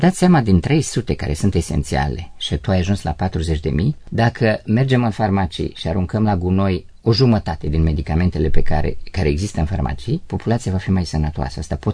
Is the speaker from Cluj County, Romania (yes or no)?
yes; Cluj-Napoca, Cluj County, Romania; Eu sunt clujean și rămân.